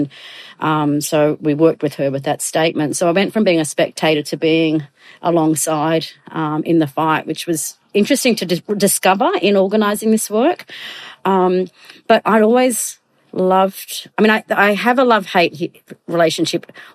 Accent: Queensland, Australia; I'm proud Queenslander when it comes origin time

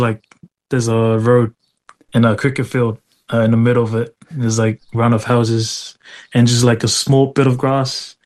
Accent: Mailele, Samoa; moved away as an adult; Yeah, so I'm from Mailele. I grew up there, moved out in 2007, played most of my rugby for Mailele.

